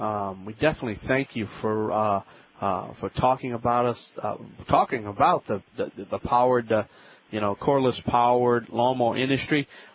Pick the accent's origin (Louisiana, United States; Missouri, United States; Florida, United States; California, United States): Louisiana, United States; I am the Cajun man. I am the Cajun contractor.